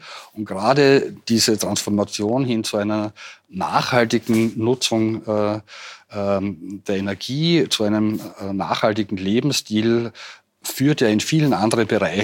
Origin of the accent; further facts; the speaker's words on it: Austria; bei uns in Österreich